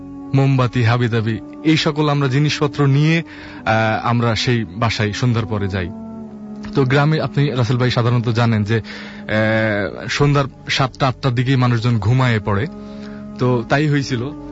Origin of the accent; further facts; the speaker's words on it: Gangni, Khulna Division, Bangladesh; আমি, টলিন, নাজমুল তিনজন আমাদের গ্রামের বাড়ি গাংনী মেহেরপুর জেলায় অবস্থিত